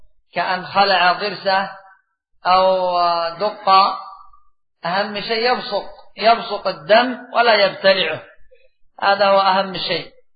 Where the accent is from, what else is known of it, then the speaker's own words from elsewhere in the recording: Yemen; وحتى يقع عندنا في اليمن أيضا غش كثير